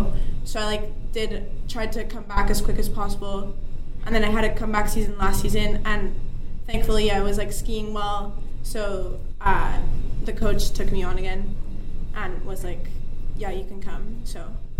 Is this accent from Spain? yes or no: yes; Spain; moved away; also born or lived in Canada; Yeah, so basically I was born in Spain, and I grew up there